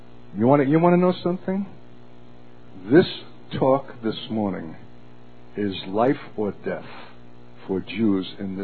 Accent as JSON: {"language": "English", "town": "Brooklyn", "region": "New York", "country": "United States", "tie": "born or raised there", "said": "You know, when I was a kid growing up in Brooklyn with my brother Lenny"}